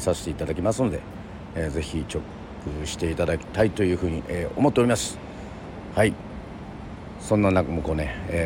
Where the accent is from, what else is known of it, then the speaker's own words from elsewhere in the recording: Yoron, Kagoshima, Japan; まあ私は与論出身ですけど